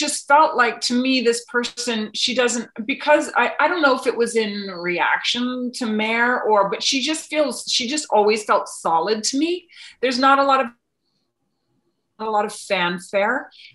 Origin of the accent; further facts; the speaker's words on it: Massachusetts, United States; I'm from Massachusetts.